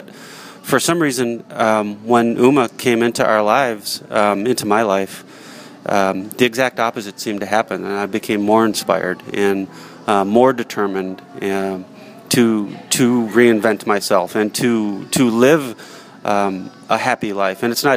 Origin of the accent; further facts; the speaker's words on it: Philadelphia, Pennsylvania, United States; also born or lived in New Jersey; now in New Hampshire, United States; I came from Philadelphia and from New Jersey, and there's those weekly arts and entertainment papers all over the place.